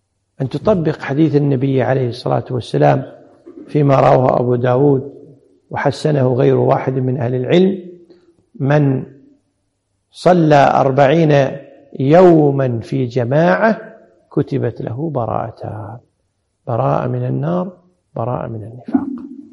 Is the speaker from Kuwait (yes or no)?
yes; Kuwait; الحمد لله عندنا في الكويت الأمور ولله الحمد أمن وأمان وبعافية